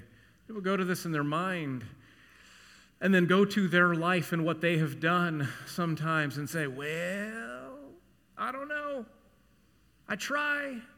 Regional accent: Texas, United States; I learned a song, as you know, when I came here from Texas.

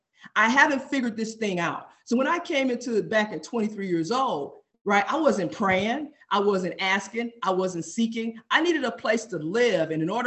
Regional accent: Los Angeles, California, United States; I'm from South Central Compton, Los Angeles, Watts. I come from the ghetto of Los Angeles.

